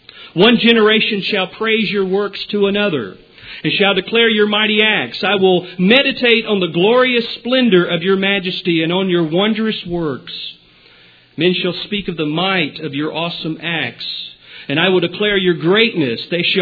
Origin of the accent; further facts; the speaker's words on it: Canada; Our neighbors have faced it alone, and I'm one Canadian who is tired of hearing them get kicked around.